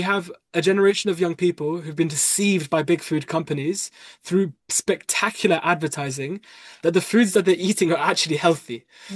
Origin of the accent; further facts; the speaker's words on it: Leicester, East Midlands, United Kingdom; I'm from Leicester, and I can really compare different areas of Leicester